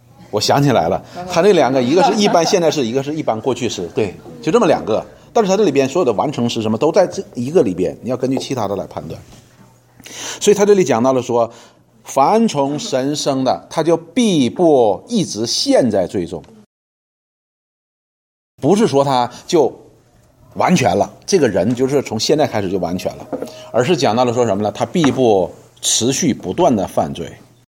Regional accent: China; 但是我们中国人又发明出来4个，为了考试嘛

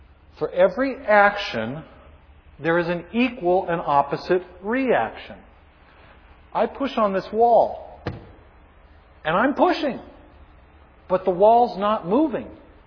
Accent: Bishop, California, United States; Oldest living trees over in my hometown of Bishop, the bristlecones.

